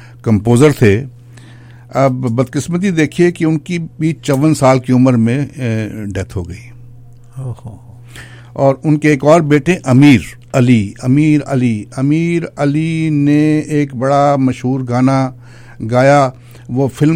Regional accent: Pakistan; اب ہم پاکستان میں پیدا ہوئے, پاکستان میں بڑے ہوئے, ہمیں اب بھی پاکستان کی کھینچ آتی ہے, ہمیں اس مٹی کی یاد آتی ہے.

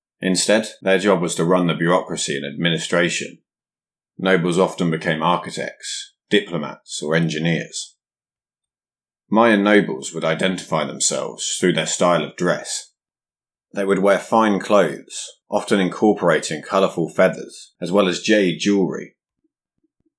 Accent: England, United Kingdom; As an Englishman, the idea of class and social status is very familiar to me.

